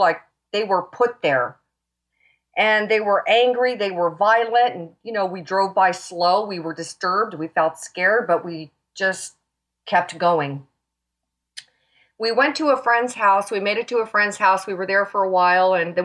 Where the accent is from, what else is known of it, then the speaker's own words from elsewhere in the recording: United States; now in New Zealand; as an American, we're used to our freedom.